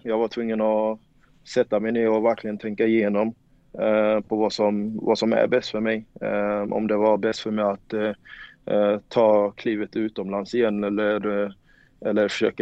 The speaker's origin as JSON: {"language": "Swedish", "town": "Värnamo", "region": "Jönköping County", "country": "Sweden", "said": "Alltså, som du sa, jag är från Värnamo"}